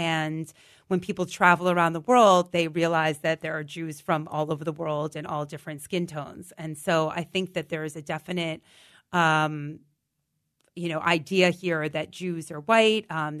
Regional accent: New York City, New York, United States; especially I grew up on the Upper West Side and I went to high school, very diverse high school

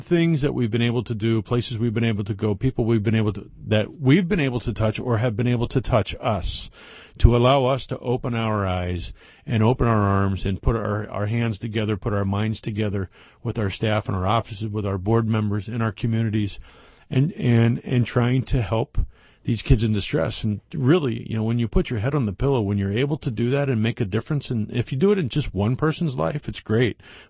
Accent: Philadelphia, Pennsylvania, United States; And I had that good fortune of going to Philadelphia and, again, playing kind of for my hometown team and winning a World Series.

